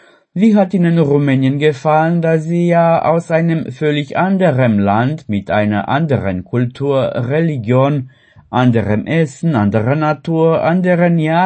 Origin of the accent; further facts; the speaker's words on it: Indonesia; now in Romania; Es ist ähnlich wie bei uns in Indonesien.